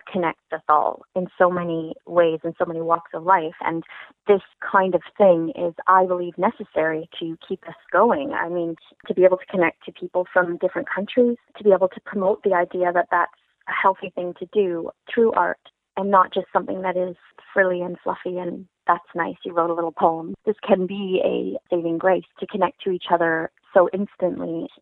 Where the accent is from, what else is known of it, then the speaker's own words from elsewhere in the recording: Toronto, Ontario, Canada; I'd love to have more poets from my hometown of Toronto come forward and do more.